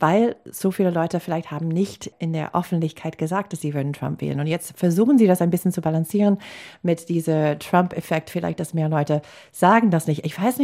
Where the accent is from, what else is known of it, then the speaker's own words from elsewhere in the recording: Wisconsin, United States; German is a second language; Wisconsin habe ich ganz besonders beobachtet, als es meine Heimatstadt ist